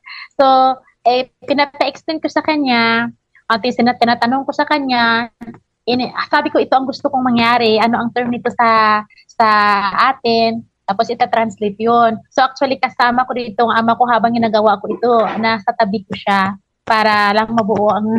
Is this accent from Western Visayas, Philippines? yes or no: yes; Western Visayas, Philippines; May mga, kahit sa amin sa Panay Bukid noon, may mga pangalan yung mga musical instruments.